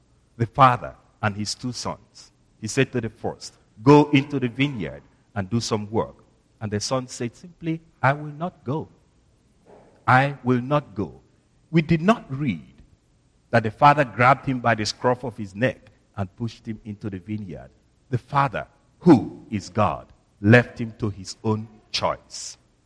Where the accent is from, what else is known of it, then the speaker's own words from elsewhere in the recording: Nigeria; I'm from Nigeria. We don't do well with snow and cold.